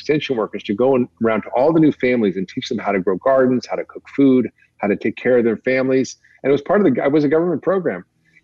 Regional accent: Toronto, Ontario, Canada; my mother, when I was growing up in Toronto, because she lived in Europe for 11 years after the war.

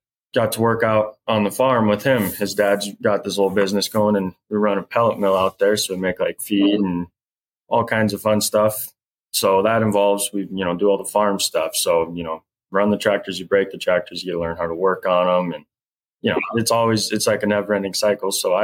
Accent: Miles City, Montana, United States; I'm from a small town in Montana. It's called Miles City. Grew up wrenching on the cars with dad and grandpa

